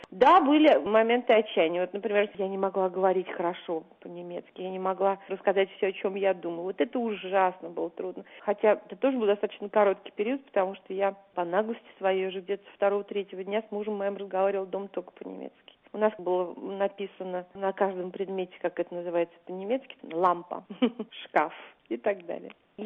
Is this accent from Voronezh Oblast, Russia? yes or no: no; Moscow, Russia; Я москвичка, мои дедушки, бабушки, прадедушки все родились в Москве.